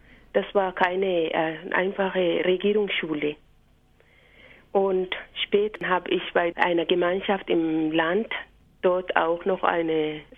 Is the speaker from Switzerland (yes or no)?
no; Manyara, Tanzania; Ja, ich komme von Nordost, von Tansania, in der Diözese Mbulu. Ich bin im Landgebiet aufgewachsen, das heißt nicht in der Stadt, in ländlicher Gegend.